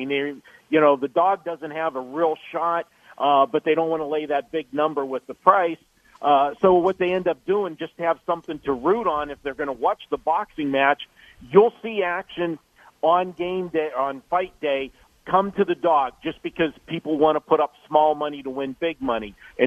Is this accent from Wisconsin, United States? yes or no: no; Pittsburgh, Pennsylvania, United States; My home state was Pittsburgh. I'm from Pittsburgh.